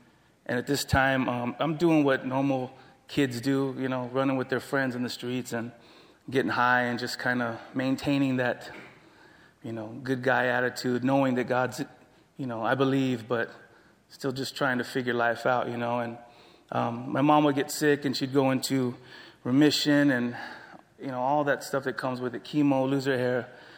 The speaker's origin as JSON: {"language": "English", "town": "San Diego", "region": "California", "country": "United States", "tie": "born or raised there", "said": "I grew up here, born and raised in San Diego."}